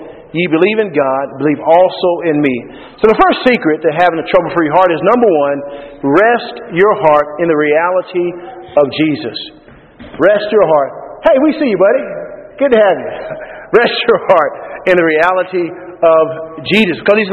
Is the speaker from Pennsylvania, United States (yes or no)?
no; Texas, United States; I grew up in Texas where it was very hot.